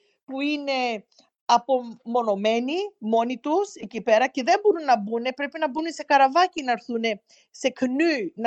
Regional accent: Greece; now in Melbourne, Australia; Εγώ σαν Ελληνίδα εδώ πέρα που είμαστε, ρωτήσαμε στη Μελβούνη πώς μπορεί ο Έλληνας μαζί και εκεί κάτι άλλο να κάνουμε

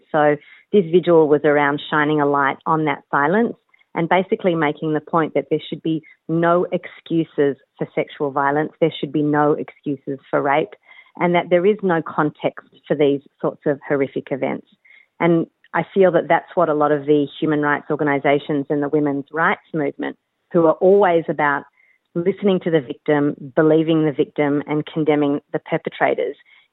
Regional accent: Australia; I born and bred in Australia. I have 4 kids. I live in Elsternwick. I'm a proud Jewish Australian woman.

